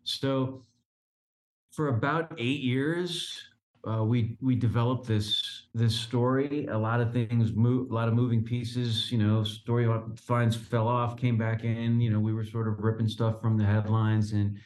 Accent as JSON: {"language": "English", "region": "Texas", "country": "United States", "tie": "born or raised there", "said": "I grew up in Texas watching, the Freebirds and the Von Erichs, you know, world-class championship wrestling. That was our territory."}